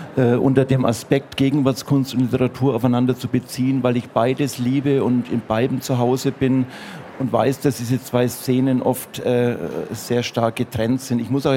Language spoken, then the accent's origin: German; Nuremberg, Bavaria, Germany; now in Fürth, Germany; Also ich habe es ja nur von Nürnberg nach Fürth geschafft. Ich bin auch aus Nürnberg.